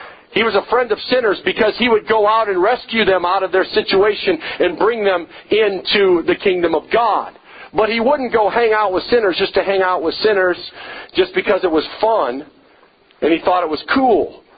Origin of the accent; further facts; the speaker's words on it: Midwest, United States; I grew up in the Midwest, and we go up north to Minnesota every summer